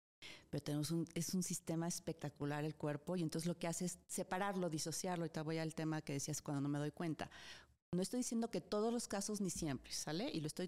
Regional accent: Guadalajara, Jalisco, Mexico; Pero si yo te hablo de un limoncito, yo soy de Guadalajara, ¿no?

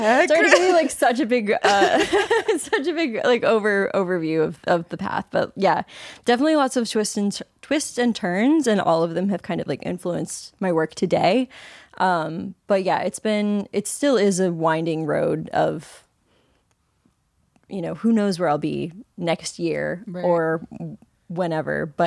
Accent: East Coast, United States; growing up on the East Coast and being a daughter of a doctor and a lawyer

